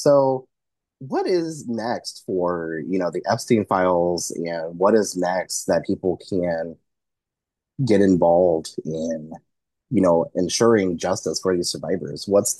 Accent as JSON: {"language": "English", "region": "Missouri", "country": "United States", "tie": "born or raised there", "lives_now": "Kansas, United States", "said": "I actually lived in Missouri and I grew up in Missouri for a very long time, and then we moved across the state line to Kansas."}